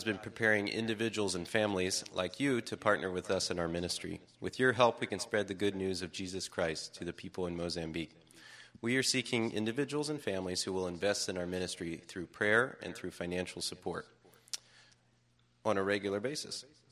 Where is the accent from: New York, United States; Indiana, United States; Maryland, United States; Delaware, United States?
Delaware, United States; I grew up here in Slower Lower Delaware